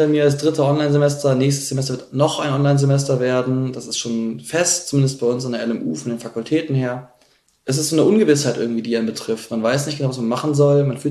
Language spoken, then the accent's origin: German; Munich, Bavaria, Germany; Ich komme aus München